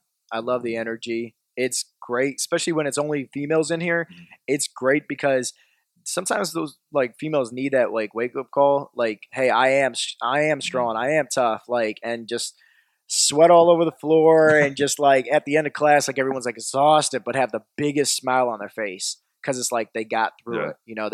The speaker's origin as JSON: {"language": "English", "town": "Euclid", "region": "Ohio", "country": "United States", "tie": "born or raised there", "said": "I grew up in Euclid."}